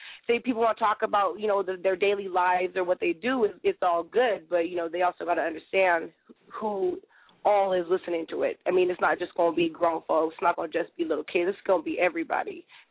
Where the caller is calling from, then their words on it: Hopkins, Minnesota, United States; I'm calling from Hopkins.